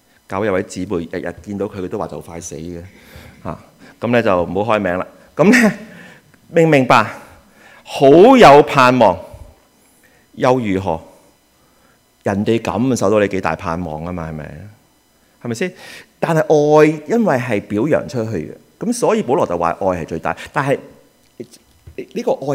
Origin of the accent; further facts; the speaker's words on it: Hong Kong; 嗱，我哋香港人唔係嘅，我哋香港人咧就會儲下錢